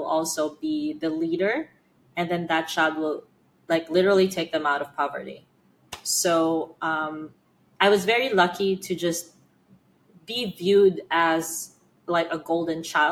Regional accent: Philippines; I grew up in the Philippines. I grew up with a shitty passport. I had limited opportunities

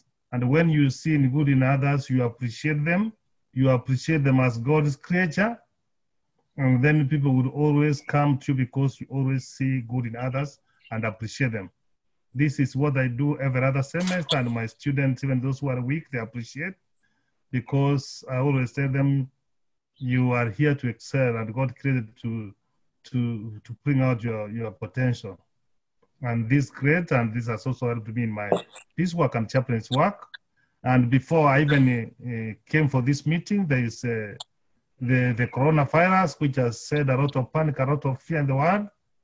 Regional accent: Kenya; from Kenya.

